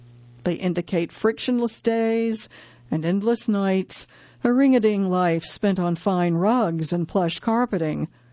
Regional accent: New York, United States; As a New Yorker in L.A., I believed the slippers were a testament to my transience

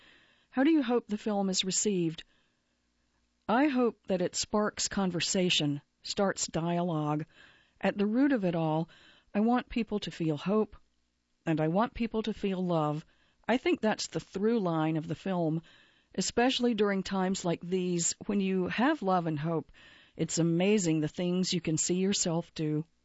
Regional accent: Toronto, Ontario, Canada; I'm from Toronto

